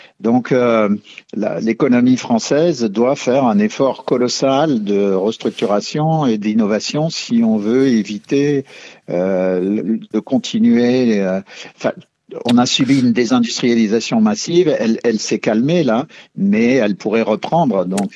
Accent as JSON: {"language": "French", "country": "France", "said": "c'est très désagréable pour nous en tant que Français"}